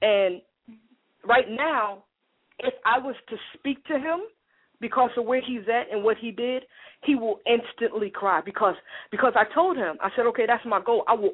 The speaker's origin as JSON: {"language": "English", "region": "New Jersey", "country": "United States", "said": "I'm from Jersey, so we aggressive identified as opposed to stud identified."}